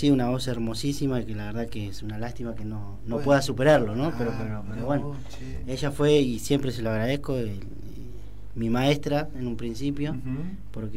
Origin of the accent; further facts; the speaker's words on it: General Rodríguez, Buenos Aires Province, Argentina; yo soy de acá, de General Rodríguez, de Malvinas. Ahora estoy viviendo ahí en Parque La Argentina. Uh-huh. Terminé mi casita, así que estoy ahí, por suerte. Y 32 años.